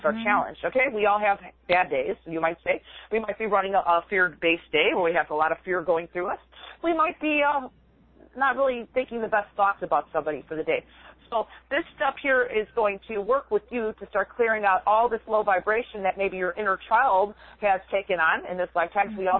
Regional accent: Midwest, United States; I'm from the Midwest. So Midwesterners in Chicago talk fast anyway, so I think that was my training.

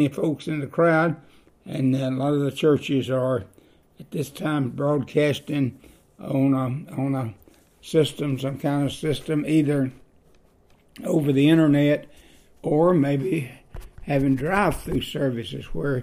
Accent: Gordo, Alabama, United States; I'm from Gordo, Alabama

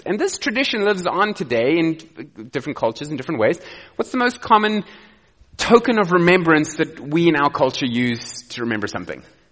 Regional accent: South Africa; I said, listen, I'm the South African. You know, you're the American.

